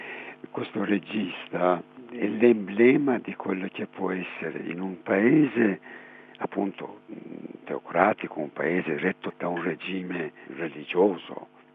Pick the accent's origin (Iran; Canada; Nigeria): Iran; Italian is a second language; now in Italy; io sono stato esiliato per tanti anni, a suo tempo e non ho avuto la possibilità di tornare nel mio paese, nell'Iran.